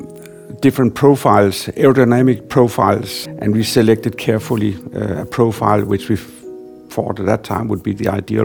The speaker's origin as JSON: {"language": "English", "country": "Denmark", "tie": "born or raised there", "lives_now": "Copenhagen, Denmark", "said": "So I moved from my hometown to Copenhagen."}